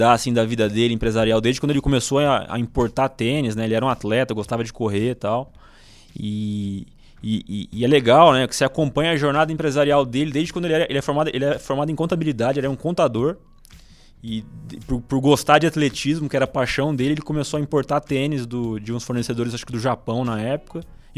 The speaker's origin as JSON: {"language": "Portuguese", "town": "São José do Rio Preto", "region": "São Paulo", "country": "Brazil", "lives_now": "São Paulo, Brazil", "said": "Eu sou de São José do Rio Preto, já queria vir para São Paulo, vim com 17, no caso."}